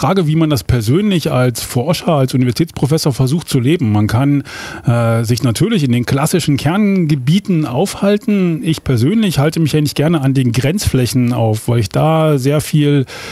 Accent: Klötze, Saxony-Anhalt, Germany; born there; Ich bin in Klötze in Sachsen-Anhalt geboren worden. Das ist jetzt schon 45 Jahre her. Bin von diesem sehr kleinen Städtchen nach Jena in Thüringen zum Studium gegangen.

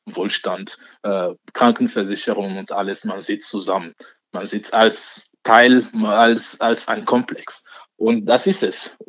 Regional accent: Togo; Ich komme aus Togo.

